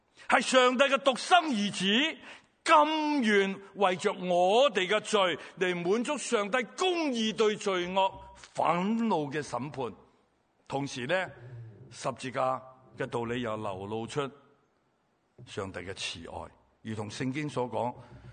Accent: Guangdong, China; 你看我哋广东人咧发呢个音啊

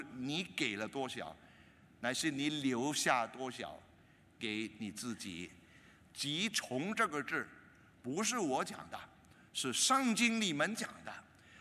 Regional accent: Hong Kong; 节约供水啊，我们广东我们香港人摘水啊

